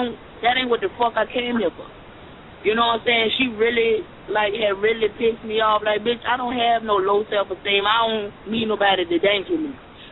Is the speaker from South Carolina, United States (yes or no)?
yes; South Carolina, United States; now in Virginia, United States; I live in VA, but I'm from South Carolina.